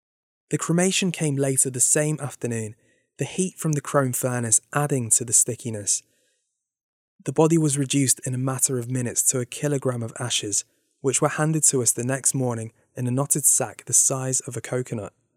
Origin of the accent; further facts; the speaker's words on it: United Kingdom; Growing up in Britain, I'd read a bit about the history